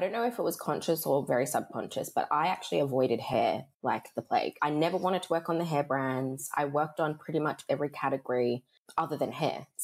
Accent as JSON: {"language": "English", "town": "Perth", "region": "Western Australia", "country": "Australia", "tie": "born or raised there", "said": "kind of going back to this like idea of growing up in Perth, you don't understand often what the opportunities are because we don't have major head offices here"}